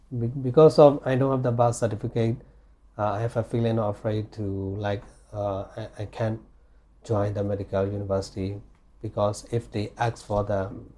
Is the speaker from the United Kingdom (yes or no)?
no; Rakhine State, Myanmar; born there; English is a second language; because when I was born in the Rakhine State, they don't have that kind of process in that area for the Rohingya people.